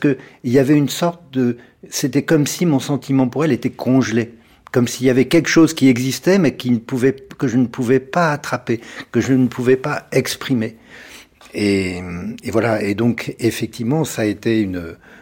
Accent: Bordeaux, Nouvelle-Aquitaine, France; also born or lived in Nice; Donc je suis né à Nice, mais c'est quasiment un faux aussi, parce que 5 jours après, je suis à Bordeaux, dans la banlieue bordelaise.

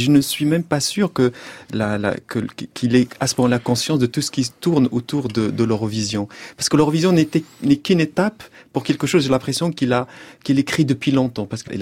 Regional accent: Salé, Rabat-Salé-Kénitra, Morocco; très martyrisé, très violenté par tout un tas de monde quand j'étais petit au Maroc, à Salé

